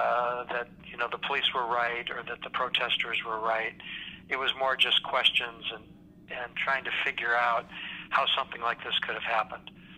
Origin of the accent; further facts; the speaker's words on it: Milwaukee, Wisconsin, United States; now in Oregon, United States; No, I grew up in Milwaukee.